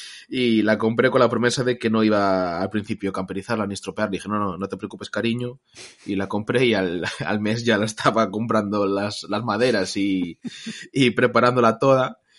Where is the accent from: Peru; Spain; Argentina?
Spain; Galicia; accent: Galician; yo soy un chico de Galicia, como se podrá notar por mi acento.